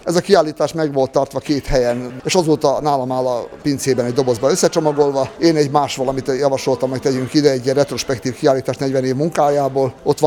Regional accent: Vojvodina, Serbia; also born or lived in Budapest; így születtem én ottan, de apámnak mindig az volt a vágy, hogy hazajöjjön, ő haza akart jönni, mert neki haza az Vajdaságban van.

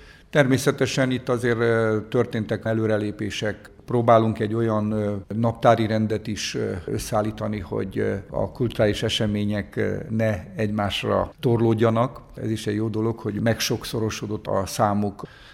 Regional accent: Arad, Arad County, Romania; amíg ugye aradi vagyok

